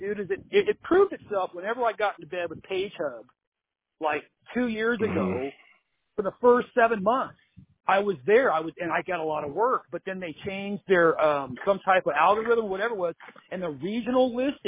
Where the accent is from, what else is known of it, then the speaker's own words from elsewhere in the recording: Lompoc, California, United States; Well, I'm from Lompoc per se, and that Lompoc prefix is still on my number.